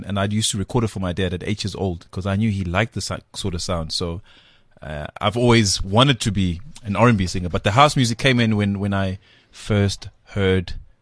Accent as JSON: {"language": "English", "town": "Durban", "region": "KwaZulu-Natal", "country": "South Africa", "tie": "born or raised there", "said": "I grew up in Durban, Guamashu. Went to CV Primary, went to Queensborough Boys High, so I'm a borough boy"}